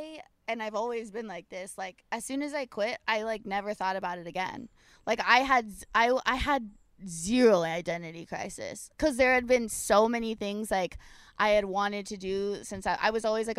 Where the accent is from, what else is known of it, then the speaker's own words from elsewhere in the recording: California, United States; when I finally got to New York, like I grew up so sheltered in Orange County.